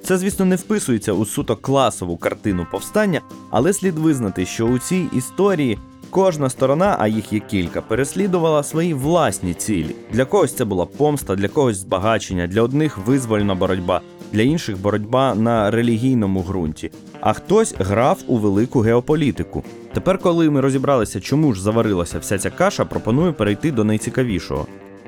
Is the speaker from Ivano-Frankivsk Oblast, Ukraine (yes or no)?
no; Chernivtsi, Chernivtsi Oblast, Ukraine; перша письмова згадка про моє рідне місто Чернівці